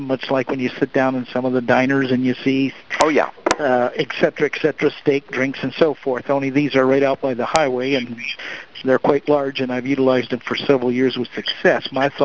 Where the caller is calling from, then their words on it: Indiana, United States